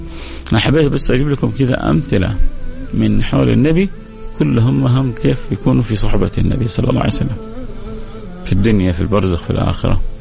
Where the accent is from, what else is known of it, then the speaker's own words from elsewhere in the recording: Sudan; كان أنا من أهل السودان